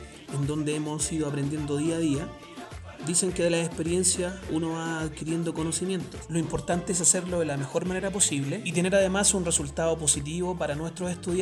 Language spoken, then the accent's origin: Spanish; Santiago, Santiago Metropolitan Region, Chile; Soy de Santiago, soy profesor de educación física, soy magíster en orientación y hasta el año pasado terminé educador diferencial.